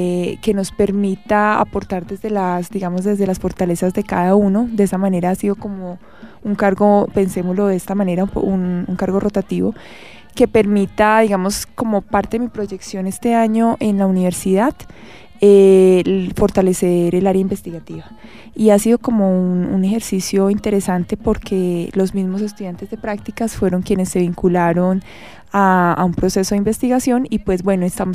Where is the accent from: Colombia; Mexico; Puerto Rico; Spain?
Colombia; Manizales, Caldas; moved away as an adult; now in Bogotá, Colombia; hacia el 2010 llego acá a Bogotá. Soy de Manizales, estudié en la Universidad de Manizales, psicología, y allí mismo también hice el posgrado en Educación y Desarrollo Humano.